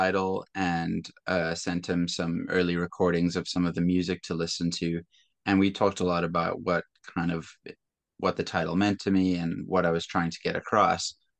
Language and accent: English; Zimbabwe; born or raised there